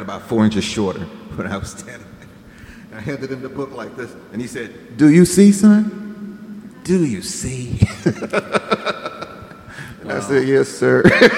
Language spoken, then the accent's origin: English; St. Louis, Missouri, United States; I had never encountered brie before. I'm from North St. Louis.